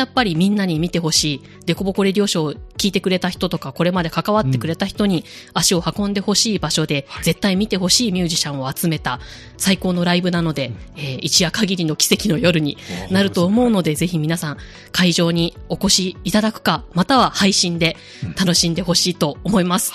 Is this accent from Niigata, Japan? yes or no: no; Himeji, Hyogo, Japan; 私の地元兵庫県姫路市